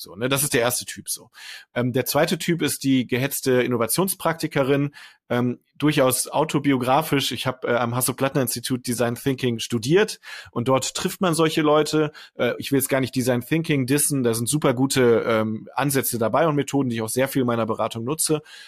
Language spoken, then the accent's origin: German; Düsseldorf, North Rhine-Westphalia, Germany; Also ich komme aus dem Rheinland, da gibt es den Karneval. Karneval ist ganz klassisch eine Funktion. In Düsseldorf, wo ich herkomme